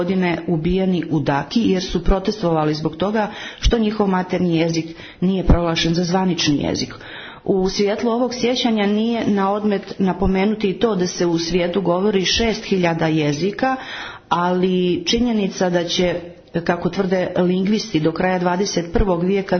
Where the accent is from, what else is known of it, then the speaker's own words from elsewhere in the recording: Montenegro; kod nas u Crnoj Gori